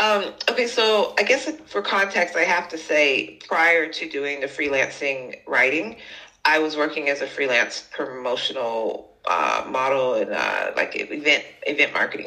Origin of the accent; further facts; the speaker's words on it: United States; I didn't think of myself as an American writer. I went in as a global writer.